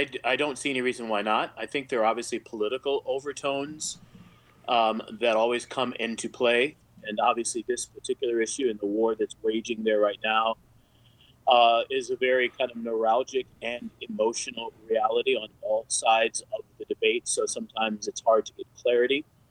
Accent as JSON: {"language": "English", "town": "St. Louis", "region": "Missouri", "country": "United States", "tie": "born or raised there", "said": "I am from St. Louis. I am a native. Yes, I wasn't born here, but I am from. I grew up here."}